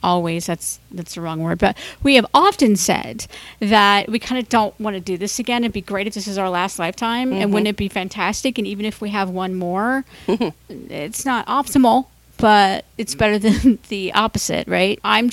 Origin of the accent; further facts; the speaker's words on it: Ohio, United States; I know growing up in Ohio, everybody looked the same, addressed the same, and all that kind of stuff.